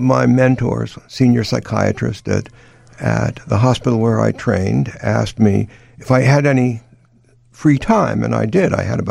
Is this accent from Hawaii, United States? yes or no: no; Springfield, Illinois, United States; I grew up in Springfield, and Chicago was the alpha and the omega. I loved the city. Both my parents had family here.